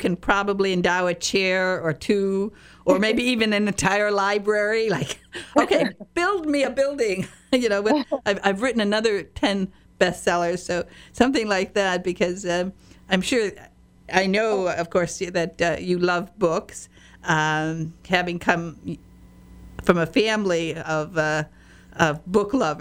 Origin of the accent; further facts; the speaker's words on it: Michigan, United States; when I was a little girl, I was raised in Upper Peninsula of Michigan